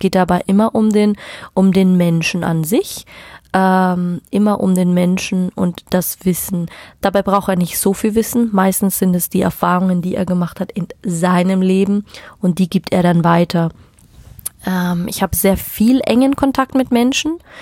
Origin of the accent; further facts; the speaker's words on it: Munich, Bavaria, Germany; ich komme aus München, von dem her ist naheliegend